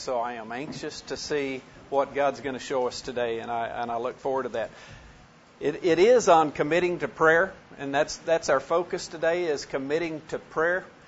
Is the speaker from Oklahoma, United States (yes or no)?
yes; Guthrie, Oklahoma, United States; I am from Guthrie, Oklahoma.